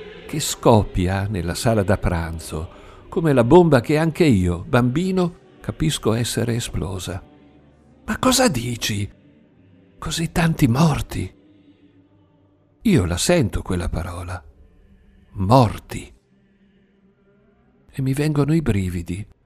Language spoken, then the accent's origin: Italian; Bologna, Emilia-Romagna, Italy; Per me, che sono bolognese, no. Noi, a Bologna, abbiamo il nostro agosto nero.